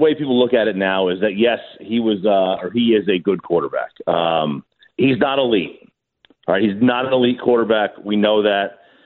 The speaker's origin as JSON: {"language": "English", "region": "Northeast", "country": "United States", "tie": "born or raised there", "said": "I grew up in the Northeast, and that was not a thing up there, I guess, for Thanksgiving."}